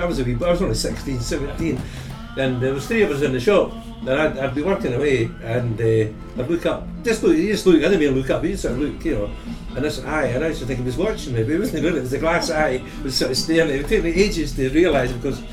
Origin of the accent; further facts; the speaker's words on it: Edinburgh, Scotland, United Kingdom; I was born in Edinburgh in 1946, so I'm 62 now. I went to school, local school at Preston Street. I mean, South Side, although I work in the South Side, but I was a South Side born in Simpson Maternity Pavilion